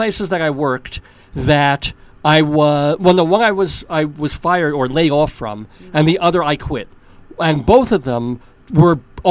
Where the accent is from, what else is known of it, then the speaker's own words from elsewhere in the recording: Long Island, New York, United States; also born or lived in Brooklyn; I was born in Brooklyn and raised on Long Island.